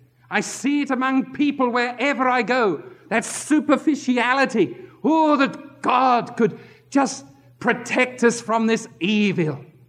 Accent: England, United Kingdom; I grew up in England, with all the funny things that English people think.

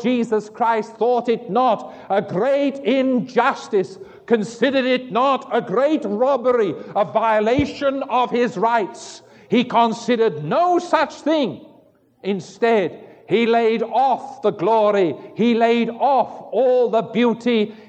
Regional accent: England, United Kingdom; Maybe as an Englishman, I should have said Rolls-Royce and Mercedes.

